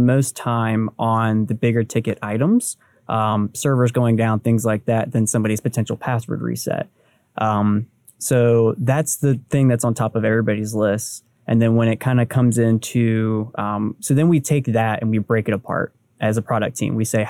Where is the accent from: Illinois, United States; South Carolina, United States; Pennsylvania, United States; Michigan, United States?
South Carolina, United States; I'm from South Carolina. I just make up.